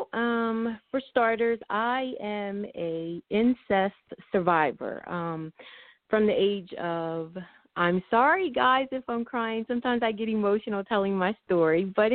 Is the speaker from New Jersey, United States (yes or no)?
no; Delaware, United States; I am living in Delaware. I was born and raised in Delaware. I'm pretty much a country girl.